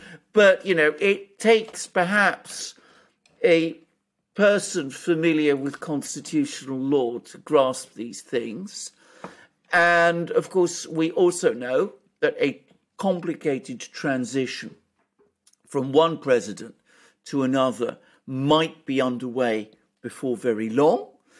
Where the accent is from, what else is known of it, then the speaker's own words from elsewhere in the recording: United Kingdom; I'm proudly British